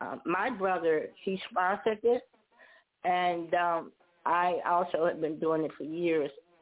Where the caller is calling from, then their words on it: Chicago, Illinois, United States; I'm coming from Chicago. This is